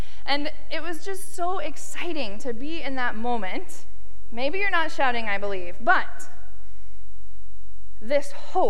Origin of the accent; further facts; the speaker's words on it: Nebraska, United States; when I was growing up in Nebraska, my brother and I, on a hot summer day, we would run outside to the end of the hose